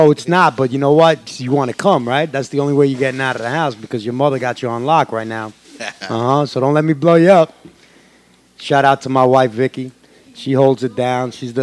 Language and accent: English; Queens, New York, United States; because, you know, I grew up in Queens.